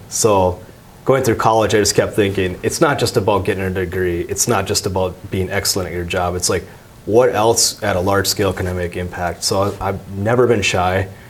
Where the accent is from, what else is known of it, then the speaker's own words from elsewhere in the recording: Minneapolis, Minnesota, United States; So my early life growing up, I grew up in North Minneapolis, which was very inner city at the time and still is.